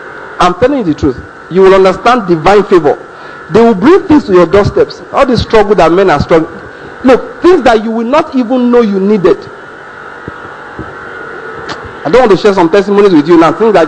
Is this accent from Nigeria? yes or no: yes; Nigeria; I love being a Nigerian. You know what I'm saying? I love the idea. I am a Nigerian. I don't want the British passport at all. I don't want the American one.